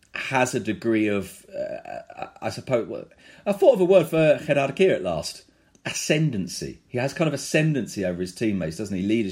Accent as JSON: {"language": "English", "region": "London", "country": "United Kingdom", "said": "I mean, it's not that we're two guys from London who aren't in Spain."}